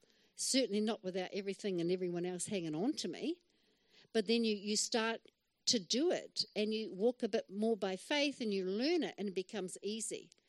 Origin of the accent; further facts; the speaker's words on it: New Zealand; I'm Kiwi, hello.